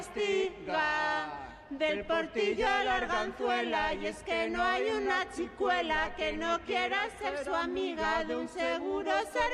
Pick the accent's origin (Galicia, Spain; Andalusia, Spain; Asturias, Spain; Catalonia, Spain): Asturias, Spain; now in Mérida, Spain; Desde Mérida, yo que soy asturiana.